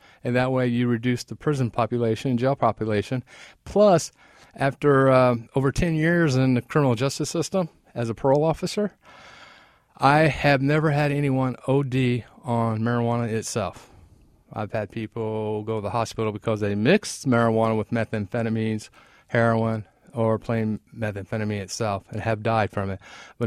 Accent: Indianapolis, Indiana, United States; I was born and raised here in Indianapolis. Grew up in Brookside and Brightwood area.

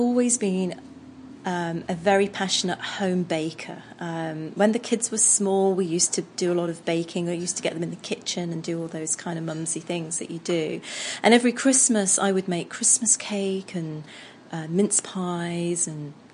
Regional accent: East Midlands, United Kingdom; moved away as an adult; now in Indianapolis, United States; Well, I moved out to Indiana from England. I've come from the Derbyshire region of England

